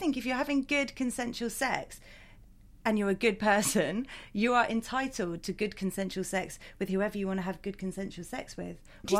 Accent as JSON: {"language": "English", "town": "Brighton", "region": "South East England", "country": "United Kingdom", "tie": "born or raised there", "said": "I was born in Brighton. I live in Brighton. I grew up in a liberal family."}